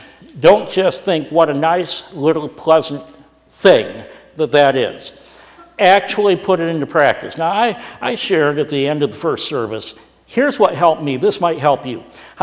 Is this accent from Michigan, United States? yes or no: yes; Grand Rapids, Michigan, United States; Well, I came from the Grand Rapids, Michigan area.